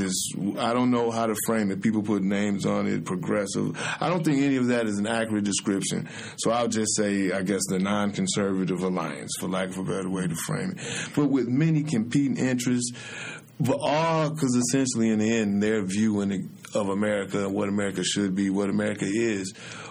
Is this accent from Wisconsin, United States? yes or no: no; Romulus, Michigan, United States; I'm from Detroit, Michigan, particularly Romulus, Michigan.